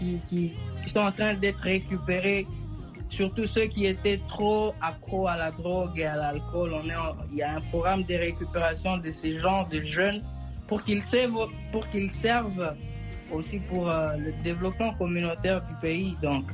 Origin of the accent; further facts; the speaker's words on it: North Kivu, DR Congo; Vous savez, chez nous au Nord Kivu